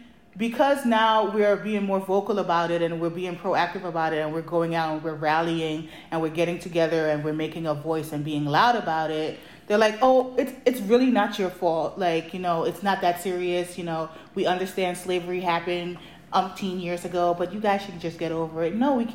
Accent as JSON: {"language": "English", "country": "Grenada", "tie": "born or raised there", "said": "I grew up in Grenada, so it was very limited resources."}